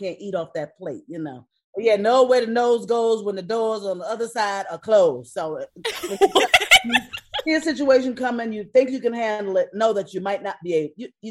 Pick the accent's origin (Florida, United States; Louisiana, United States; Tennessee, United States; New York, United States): New York, United States; I'm from New York, you know, so I know her groove, you know.